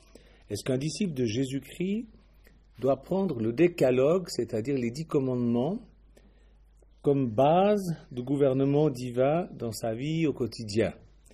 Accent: Switzerland; Bon, moi, je ne vais pas voter puisque je suis suisse

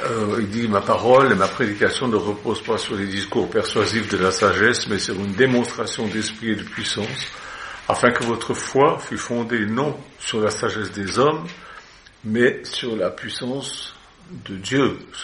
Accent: Switzerland; moi aussi je suis chauvin, je suis suisse et je suis sauvage, j'ai ma culture.

